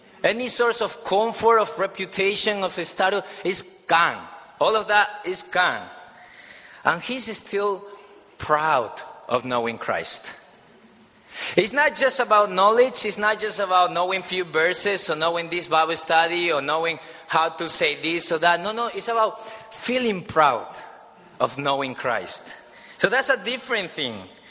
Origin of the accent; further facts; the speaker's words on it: Madrid, Community of Madrid, Spain; from Madrid, Spain, and I'm not sorry.